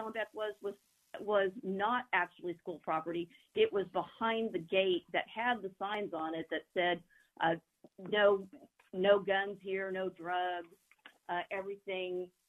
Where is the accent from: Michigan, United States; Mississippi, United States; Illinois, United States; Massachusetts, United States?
Illinois, United States; Chicago; I come from Chicago.